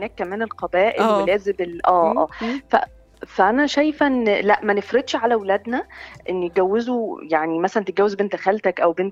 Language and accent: Arabic; Egypt; إحنا كلنا ناقصنا كلنا كمصريين أو كعرب إن فكرة اللمة